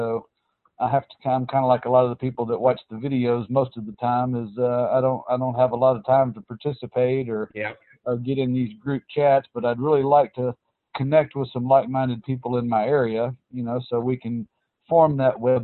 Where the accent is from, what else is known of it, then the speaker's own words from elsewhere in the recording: Memphis, Tennessee, United States; Well, I'm from Memphis, Tennessee, the surrounding area.